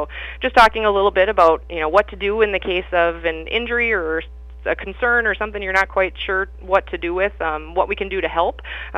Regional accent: Montevideo, Minnesota, United States; I grew up here in Montevideo, so born and raised, familiar to the area

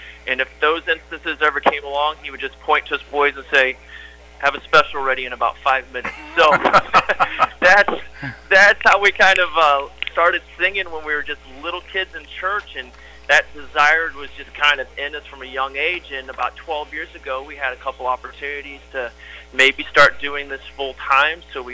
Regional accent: Lincoln, Illinois, United States; now in Chickamauga, United States; I'm originally from Lincoln, Illinois. I was born and raised there, and about 12 years ago, we moved down to Chickamauga, Georgia, which is now just a little bit south of Chattanooga, Tennessee.

